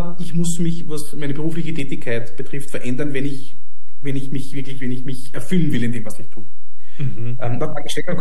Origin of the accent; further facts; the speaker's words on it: Austria; Das waren 9 Monate ist bei uns in Österreich der Zivildienst damals